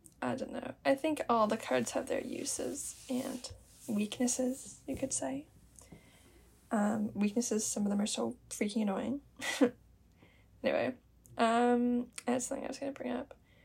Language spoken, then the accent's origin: English; Canada; I joined a clan, Canada A, because I'm from Canada